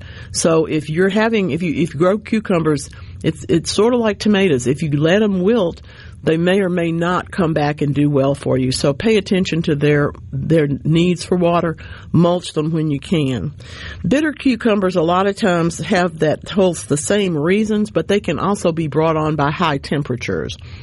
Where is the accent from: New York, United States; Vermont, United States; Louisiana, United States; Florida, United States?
Louisiana, United States; I come from his part of the world, y'all. That's not. I'm from North Louisiana, just like he is.